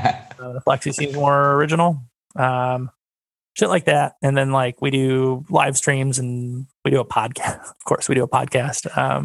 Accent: California, United States; now in Nashville, United States; I grew up in Southern California. I mean, it gets gloomy there, but not like I live in Nashville now

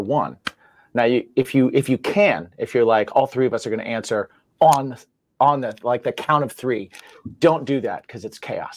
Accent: Indiana, United States; now in New York, United States; I'm from Indiana, so I spent a lot of time in Chicago, and then I've lived in New York longer, so.

